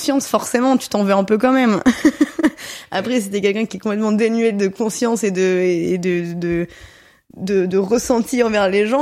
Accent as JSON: {"language": "French", "town": "Lille", "region": "Hauts-de-France", "country": "France", "lives_now": "Paris, France", "said": "Alors, je suis parisienne depuis 6 ans."}